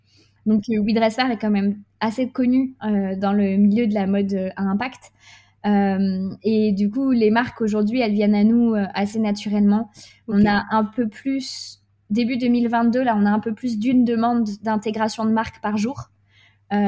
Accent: Lyon, Auvergne-Rhône-Alpes, France; On est lyonnais et du coup, on a ouvert à Lyon.

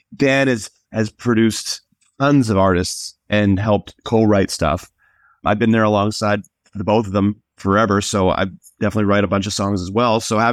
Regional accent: Edmonton, Alberta, Canada; because we're from Edmonton

